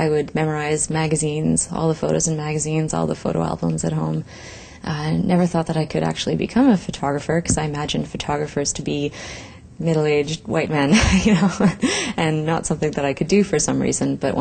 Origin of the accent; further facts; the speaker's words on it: Canada; I'm a photojournalist from Canada.